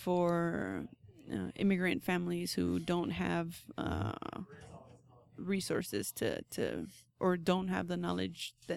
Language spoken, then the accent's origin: English; California, United States; also born or lived in Mexico; now in Oklahoma, United States; So I was born in Mexico. Mm-hmm. I came to the U.S. or crawled under the fence into the U.S. when I was two, and we moved to California. Mm-hmm. So I was out there for most of my childhood